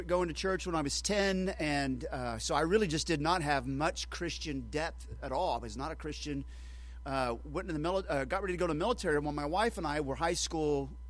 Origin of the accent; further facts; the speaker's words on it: Oklahoma, United States; But I grew up in Oklahoma.